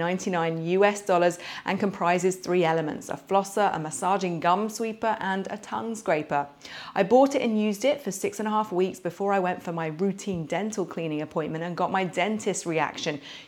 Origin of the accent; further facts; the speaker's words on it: United Kingdom; now in San Francisco Bay Area, United States; I'm also a British toddler mum living in the San Francisco Bay Area.